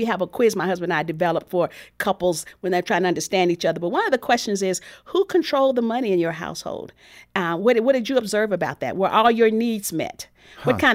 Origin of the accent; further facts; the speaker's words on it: Texas, United States; I grew up in Texas, and it's interesting.